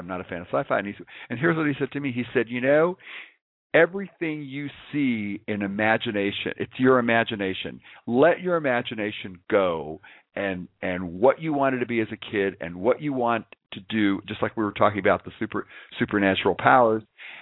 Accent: Midwest, United States; I'm a Midwesterner, and so we had a lot of stuff.

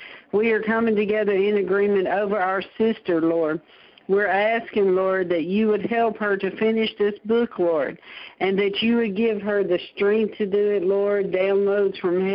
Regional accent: Nashville, Tennessee, United States; we're from Nashville, honey. We like to hug.

